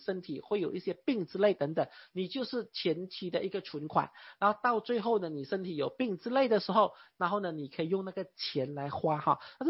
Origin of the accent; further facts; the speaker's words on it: China; 所以呢身为中国人我们要有自信啊